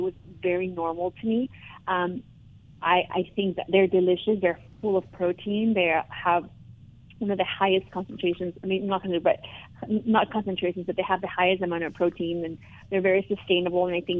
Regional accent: Oaxaca, Mexico; now in United States; growing up in Oaxaca, eating grasshoppers is very, very normal. It wasn't even until I got to the U.S. where people thought it was weird that I was eating grasshoppers.

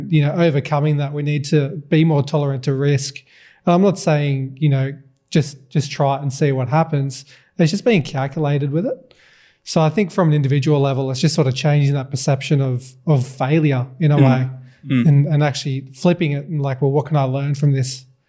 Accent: Armidale, New South Wales, Australia; now in Newcastle, Australia; I'm from Armidale originally.

